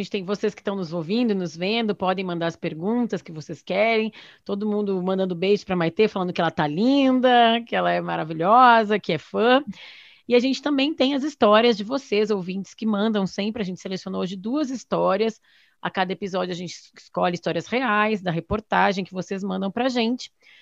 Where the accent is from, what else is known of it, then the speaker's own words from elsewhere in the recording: Rio Grande do Sul, Brazil; Olha, eu sou gaúcha e lá a gente tem um ditado